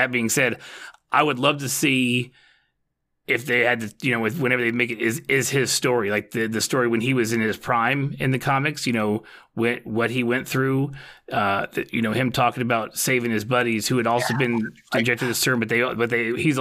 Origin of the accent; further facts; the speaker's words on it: the South, United States; I'm from the South.